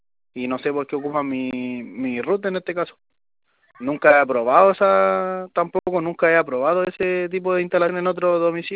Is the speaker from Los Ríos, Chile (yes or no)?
no; Cerro Navia, Santiago Metropolitan Region, Chile; De hecho, yo no soy de Ñuñoa, yo soy de Cerro Navia.